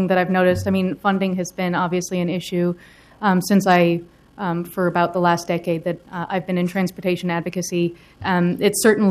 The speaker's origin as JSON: {"language": "English", "town": "Portland", "region": "Oregon", "country": "United States", "tie": "born or raised there", "said": "I also grew up in Portland. I grew up in Park Rose Gateway."}